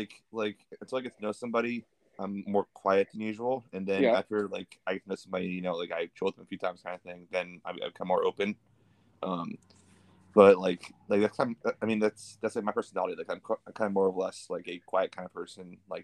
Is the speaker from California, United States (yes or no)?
no; Pennsylvania, United States; moved away as an adult; So I come from. So I'm from Pennsylvania originally.